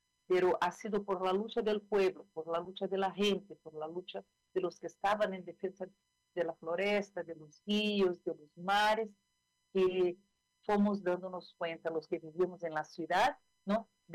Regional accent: Rio de Janeiro, Brazil; Spanish is a second language; como tú dices, es un nombre guaraní, de la lengua guaraní. Yo soy brasileña de la ciudad de Río de Janeiro.

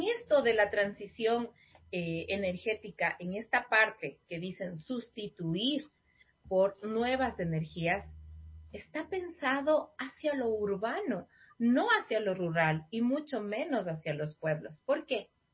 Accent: Ecuador; muchos en mi país, Ecuador

